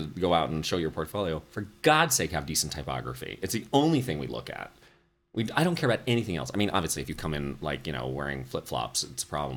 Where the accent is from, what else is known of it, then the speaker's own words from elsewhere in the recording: Reno, Nevada, United States; I am indeed from Reno, Nevada.